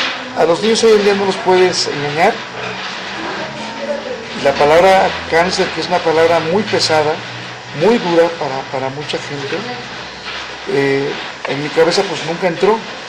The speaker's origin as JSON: {"language": "Spanish", "region": "Oaxaca", "country": "Mexico", "said": "Mucha gente sabe que yo soy del estado de Oaxaca y estaba hablando justamente de mi experiencia como provinciano en esta ciudad."}